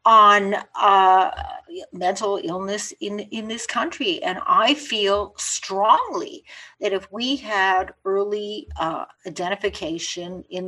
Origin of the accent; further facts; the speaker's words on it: Canada; when I lived in Montreal, and of course you all know that I am Canadian and I have dual citizenship, of course.